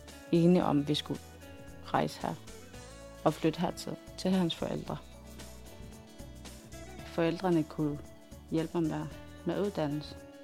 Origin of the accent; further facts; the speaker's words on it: Greenland; Jeg er fra Grønland. Jeg er 25.